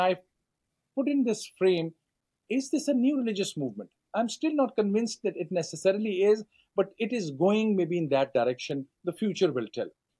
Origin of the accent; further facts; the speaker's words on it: Khyber Pakhtunkhwa, Pakistan; also born or lived in Punjab; now in United States; I'm an American, but I'm originally from Pakistan. I can tell you, I grew up, I'm from Punjab, but grew up in Northwest Frontier Province, we used to call it, or Khyber Pakhtunkhwa.